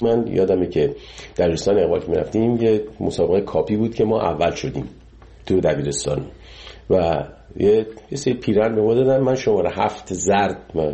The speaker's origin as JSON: {"language": "Persian", "country": "Iran", "moved": "yes", "said": "30 سال 30 و خورده سال که از ایران من اومدم بیرون"}